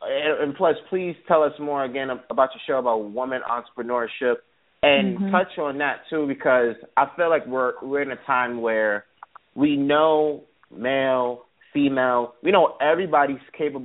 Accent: New York City, New York, United States; because I'm a New Yorker, I'm born and raised here

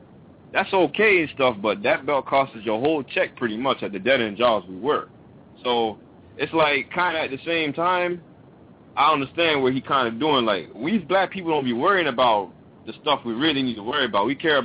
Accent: Jamaica; See, this is where I'm kind of from an island. I don't really, you know, I'm Jamaican. So I don't really, and my dad's Haitian.

